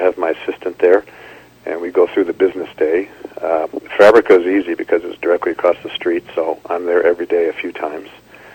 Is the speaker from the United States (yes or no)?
yes; Buffalo, New York, United States; Well, I was a young boy growing up in Buffalo, New York, so sort of displaced Italian Canadian family on a long business trip.